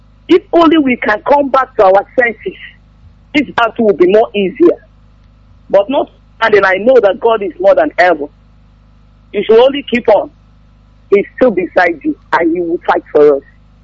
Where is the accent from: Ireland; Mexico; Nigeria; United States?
Nigeria; Isuwaso, Abia; now in Enugu, Nigeria; I hail from Isuwaso in Abia State, and I'm residing in Enugu now.